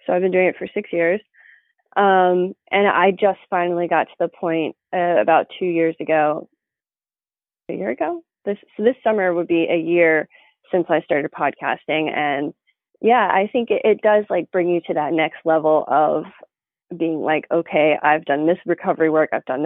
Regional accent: the South, United States; I'm from the South. It's very, it's just a whole new world down there.

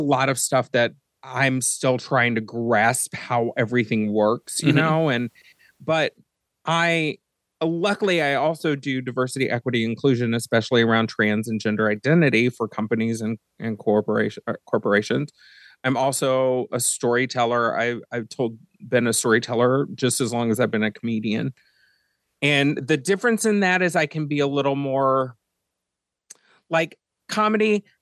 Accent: Texas, United States; And knowing, so I'm originally from Texas, which comes out a little bit like it just did right then, because I've been talking to my family a lot more.

